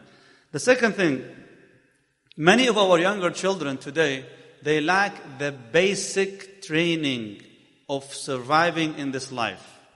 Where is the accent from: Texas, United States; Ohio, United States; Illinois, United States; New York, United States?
Texas, United States; Dallas; You see, I come from Dallas.